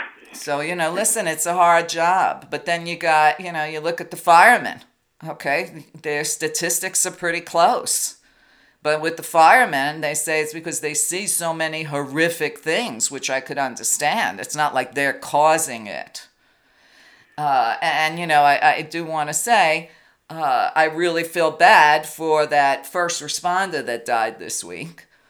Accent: Brooklyn, New York, United States; But see, I was raised that way in Brooklyn as an Italian. We already knew the police were our enemies.

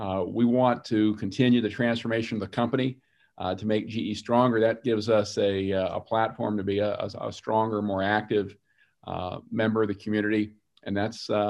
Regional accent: Washington, District of Columbia, United States; folks in Washington, and I was born in Washington, I grew up there, I know a little bit about how that place works.

